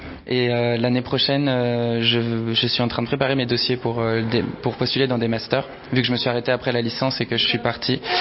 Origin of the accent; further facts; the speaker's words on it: Annecy, Auvergne-Rhône-Alpes, France; j'ai 22 ans, bientôt 23, et je viens d'Annecy, en Haute-Savoie.